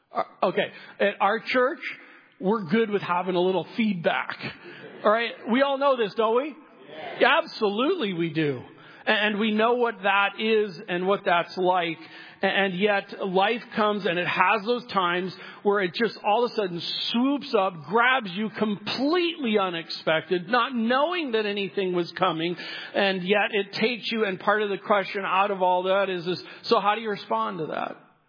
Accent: Midwest, United States; I grew up in the Midwest. My wife grew up in Los Angeles, and we met in high school in Minneapolis, Minnesota.

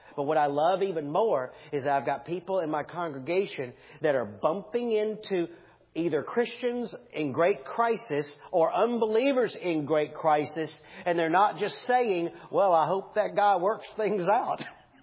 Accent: Deep South, United States; I grew up in the Deep South in the late 60s, early 70s

